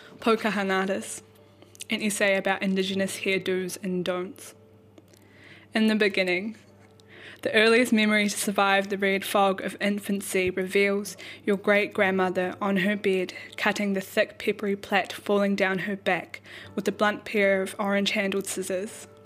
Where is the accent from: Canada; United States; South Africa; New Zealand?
New Zealand; Wellington; I was born in Wellington and raised here, and my family come from Te Aroa, Ngāti Porotowhānau, Apanui, up the east coast.